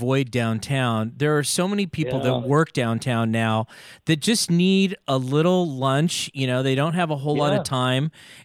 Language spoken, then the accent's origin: English; California, United States; You know, I grew up in the San Francisco Peninsula, and we had a Mimi's in Foster City.